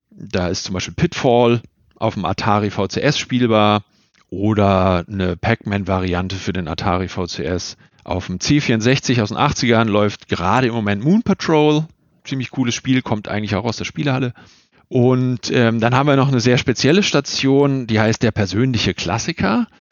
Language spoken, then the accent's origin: German; West Germany, Germany; ich bin Wessi aus Westdeutschland und habe dieses Exponat erst durch meine Arbeit im Museum kennengelernt.